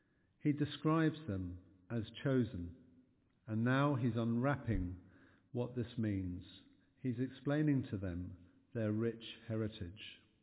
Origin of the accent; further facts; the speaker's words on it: Ireland; I grew up in the Republic of Ireland after my parents moved there when I was 6.